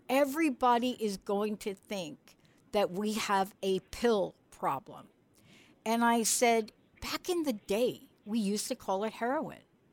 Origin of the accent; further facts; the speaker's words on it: New York City, New York, United States; I'm from the Bronx. I'm from the streets of New York.